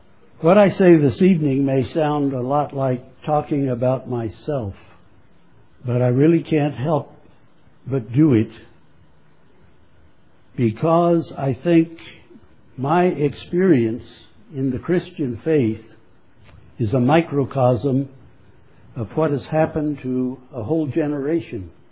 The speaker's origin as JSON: {"language": "English", "town": "Des Moines", "region": "Iowa", "country": "United States", "tie": "born or raised there", "said": "When I was growing up in Des Moines, Iowa, back in the 1920s and 30s, I was catechized by my surroundings."}